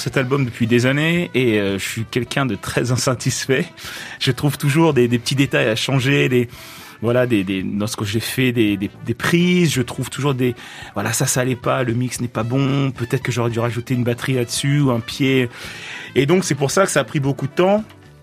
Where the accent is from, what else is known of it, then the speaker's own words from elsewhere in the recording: Le Havre, Normandy, France; born there; Je suis né au Havre, et mon père est né en Martinique, il est né en Lamantin, plus précisément à Roche-Carré. Du côté de ma mère, son grand-père était martiniquais